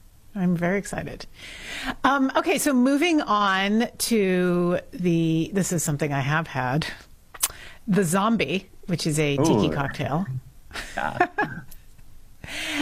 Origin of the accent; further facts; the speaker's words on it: Los Angeles, California, United States; I grew up in Los Angeles and I haven't heard about it.